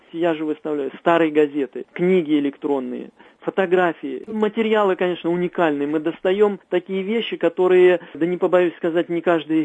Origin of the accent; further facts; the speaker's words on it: Volga region, Russia; born there; это ведь моя родина, я родился на территории бывшей республики немцев Поволжье, правда, через 22 года после ликвидации, и это мой родной край